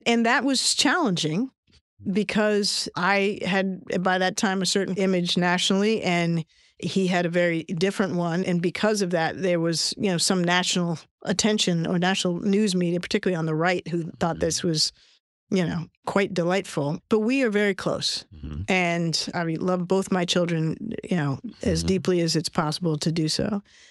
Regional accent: Washington, District of Columbia, United States; Growing up in Washington, D.C., as he did with our family and where I grew up.

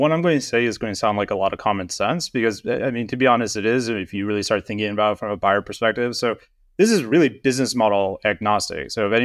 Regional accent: Alaska, United States; So I grew up in Alaska and I got into the oil field and worked there on many different rigs across many different oil fields.

